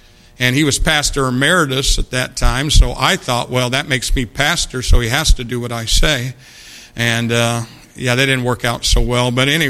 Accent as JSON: {"language": "English", "town": "Brazil", "region": "Indiana", "country": "United States", "tie": "born or raised there", "said": "When we were growing up in Brazil, Indiana, I have no doubt that at one point in time I remembered that I lived there in that house, you know, all the way up to seventh grade."}